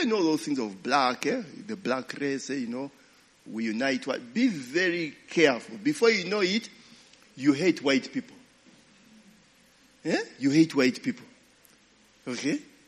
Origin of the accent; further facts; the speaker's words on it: Uganda; I come from Uganda. All right? I'm patriotic.